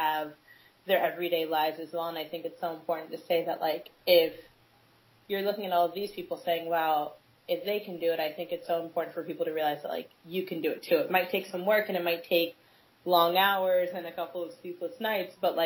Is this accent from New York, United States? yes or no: yes; Brooklyn, New York, United States; I'm originally from Brooklyn, but when I was in middle school, my family, my immediate family and I, we moved upstate to a really, really, really small town in the middle of nowhere